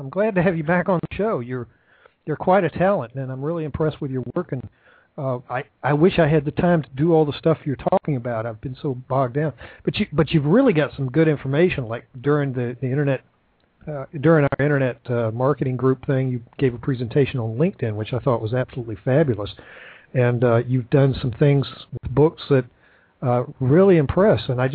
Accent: Savannah, Georgia, United States; I'm from Savannah.

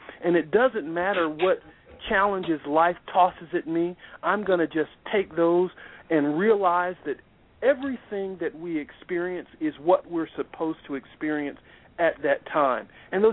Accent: West Palm Beach, Florida, United States; my hometown of West Palm Beach, Florida.

